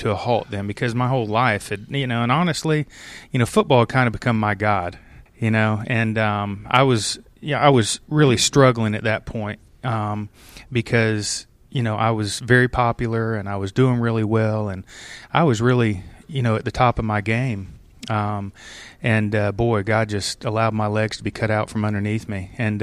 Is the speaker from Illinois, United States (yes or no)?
no; Titusville, Florida, United States; Well, I grew up in Titusville, Florida, which is right where the Space Center is, right due east of Orlando. It was a great place to grow up.